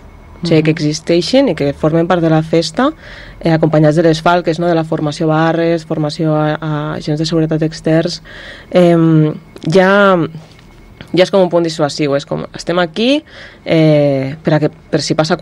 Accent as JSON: {"language": "Catalan", "town": "Tortosa", "region": "Catalonia", "country": "Spain", "said": "Bueno, jo soc de Tortosa"}